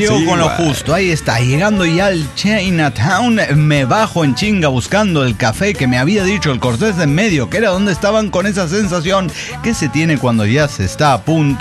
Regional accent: Matamoros, Tamaulipas, Mexico; Yo soy de Matamoros, Tamaulipas.

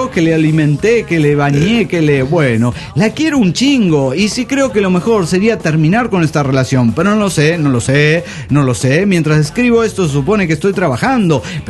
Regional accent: Coacalco, State of Mexico, Mexico; de Coacalco, Adomex.

